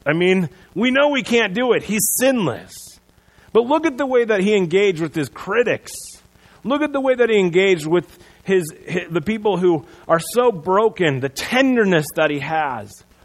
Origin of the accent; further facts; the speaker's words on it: Sioux Center, Iowa, United States; also born or lived in Chicago / Pella; I was born in Chicago. I lived there for 2 months. I moved to Pella. After that, I moved to Sioux Center.